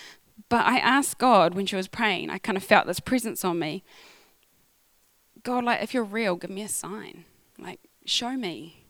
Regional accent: Napier, Hawke's Bay, New Zealand; I grew up in Sunny Hawks Bay, Napier on the East Coast. It's well known for Art Deco buildings, if you like that sort of thing.

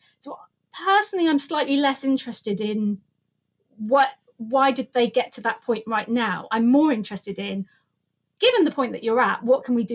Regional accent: South West England, United Kingdom; accent: Cornish; Yeah, I'm Cornish, so I like to put some rolling R's in there.

